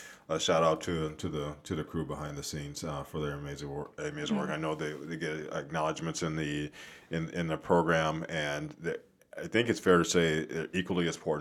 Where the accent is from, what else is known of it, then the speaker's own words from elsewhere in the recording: the South, United States; I'm from the South, and as soon as you said New Orleans, I got really hungry